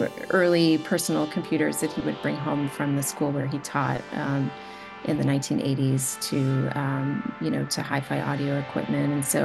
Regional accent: Rensselaer, New York, United States; I'm actually originally from Rensselaer, so it's just really moving for me to be coming back home to present these programs.

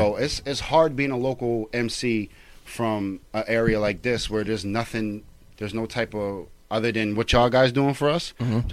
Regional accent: Hudson, New York, United States; I'm from Hudson, New York, just like the rest of these cats in here, other than my boy Rainier. you know, I represent 518 to the fullest.

